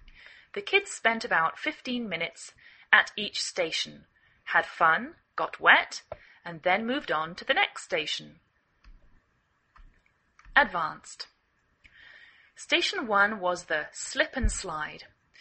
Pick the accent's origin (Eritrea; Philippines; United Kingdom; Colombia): United Kingdom; England; now in United States